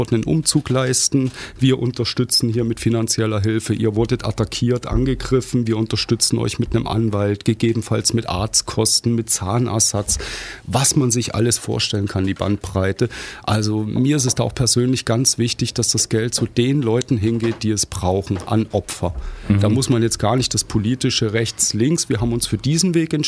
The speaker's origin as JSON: {"language": "German", "region": "Thuringia", "country": "Germany", "said": "als Thüringer"}